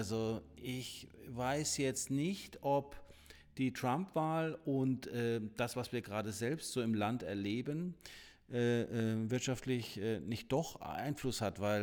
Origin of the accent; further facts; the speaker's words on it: Ingolstadt, Bavaria, Germany; Und dann haben wir Ingolstadt, meine Heimatstadt